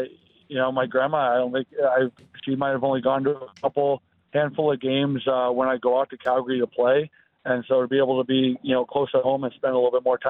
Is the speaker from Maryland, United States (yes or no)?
yes; Maryland, United States; So I'm dual citizen. Yeah, I grew up in Maryland